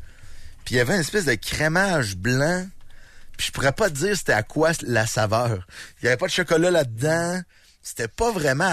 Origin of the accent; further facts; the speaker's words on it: Lévis, Quebec, Canada; on m'écœure parce que je viens de Lévis